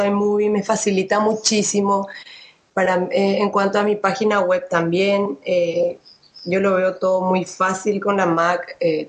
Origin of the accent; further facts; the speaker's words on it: Asunción, Paraguay; soy de Asunción, Paraguay